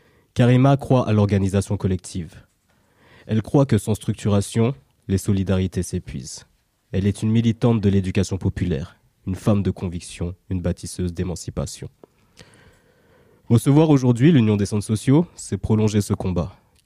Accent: Martinique; now in Marseille, France; en tant que Martiniquais qui venait d'arriver à Marseille.

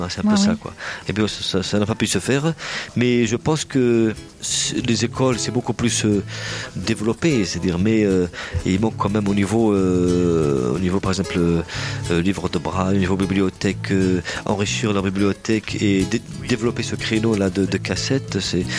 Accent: Kabylie, Algeria; parce que premièrement je suis kabyle

